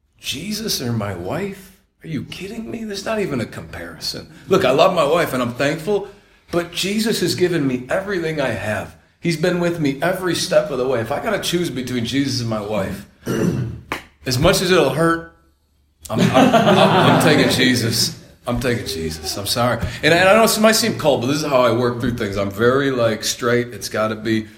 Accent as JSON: {"language": "English", "town": "Buffalo", "region": "New York", "country": "United States", "tie": "born there", "said": "I just thank God I was born in Buffalo."}